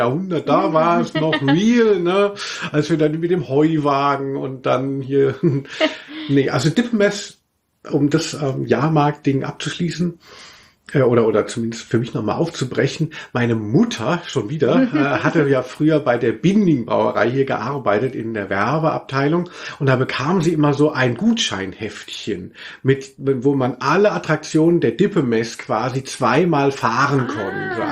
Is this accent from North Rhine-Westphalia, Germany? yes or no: yes; Cologne, North Rhine-Westphalia, Germany; ich komme ja aus Köln, wie man weiß.